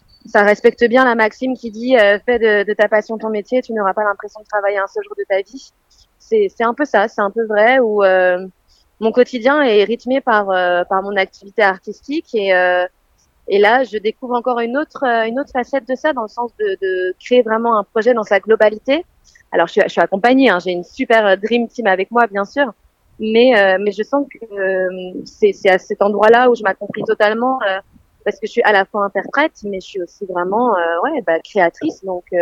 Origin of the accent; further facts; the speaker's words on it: Belgium; now in Paris, France; je suis née, j'ai grandi en Belgique et je suis arrivée à Paris à 18 ans